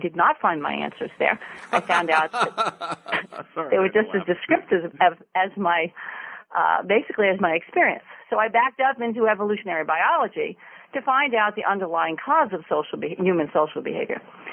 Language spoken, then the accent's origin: English; Long Island, New York, United States; I grew up on Long Island